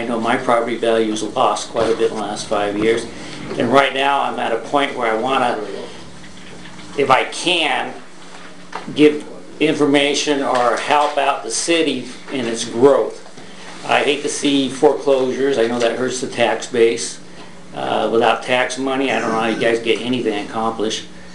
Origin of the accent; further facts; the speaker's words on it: San Diego, California, United States; I'm up from San Diego.